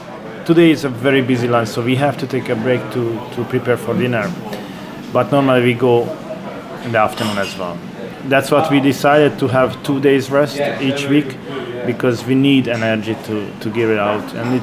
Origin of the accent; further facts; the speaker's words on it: Hungary; English is a second language; because I'm from Hungary. We don't have the sea. We have lakes, we have rivers.